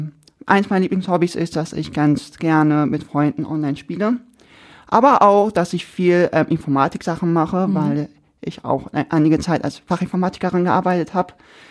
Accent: Koblenz, Rhineland-Palatinate, Germany; born there; Geboren in Koblenz, sehr schöne Ecke in Rheinland-Pfalz.

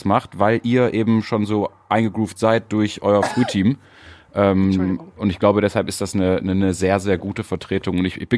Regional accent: Mülheim, North Rhine-Westphalia, Germany; born there; Zweitnamen habe ich nicht. Geboren in Mülheim am 19.07.1989.

